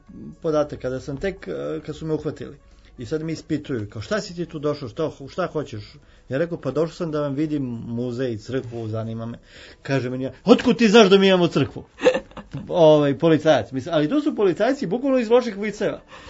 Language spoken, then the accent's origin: Serbian; Serbia